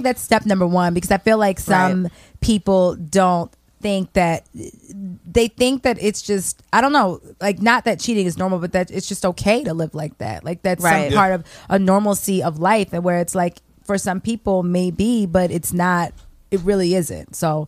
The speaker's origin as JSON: {"language": "English", "town": "Baltimore", "region": "Maryland", "country": "United States", "said": "I'm from Baltimore. I'm a Baltimorean."}